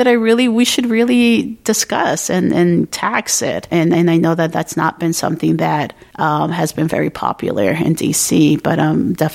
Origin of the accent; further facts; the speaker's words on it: San Diego, California, United States; I'm a first-generation San Diegan, born and raised in San Diego.